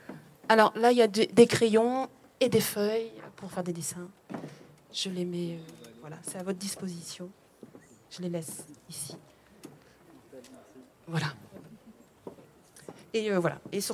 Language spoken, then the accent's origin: French; Brussels, Brussels-Capital Region, Belgium; On vient tous les deux de Bruxelles.